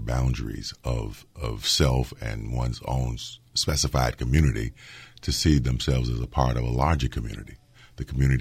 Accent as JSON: {"language": "English", "region": "Alabama", "country": "United States", "tie": "born there", "said": "I was born in Perry County, Alabama"}